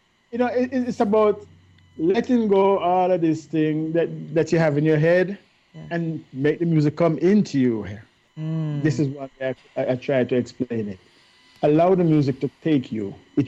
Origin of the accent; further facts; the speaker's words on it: Jamaica; So I don't discriminate, but I have to be who I am. I am African Jamaican reggae